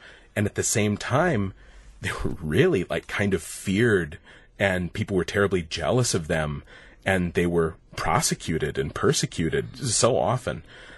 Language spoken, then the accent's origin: English; Stevens Point, Wisconsin, United States; I'll probably be doing one in Stevens Point fairly soon too. It's my hometown.